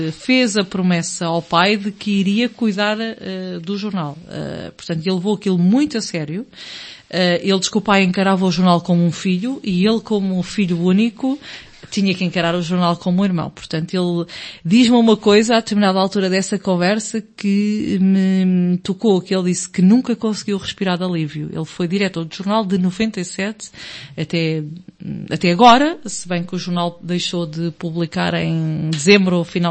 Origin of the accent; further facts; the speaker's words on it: Gafanha de Aquém, Aveiro, Portugal; also born or lived in Ílhavo; nasci em Ilhavo, no Hospital de Ilhavo, cresci na Gafanha de Aquém, portanto, logo os primeiros dias de vida vou para a Gafanha de Aquém. Neste momento, habito na Costa Nova, E tenho mãe da Gafanha da Nazaré e pai de Ilhavo.